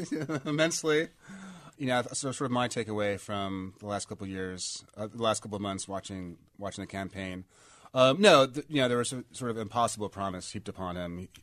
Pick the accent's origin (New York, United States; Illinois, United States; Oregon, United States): New York, United States; Growing up in New York in the 80s